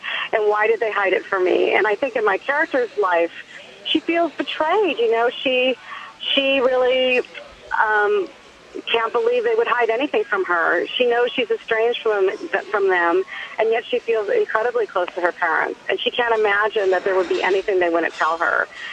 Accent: California, United States; And I was raised in Orange County, but visiting them all the time and around a very New Mexican family.

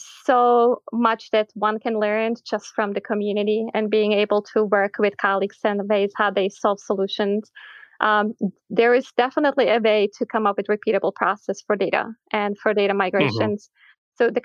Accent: Czechia; And so I grew up in Europe on the other side of the wall. Czech Republic was kind of closed off. So yes, my like 80s were probably what you guys see in 70s.

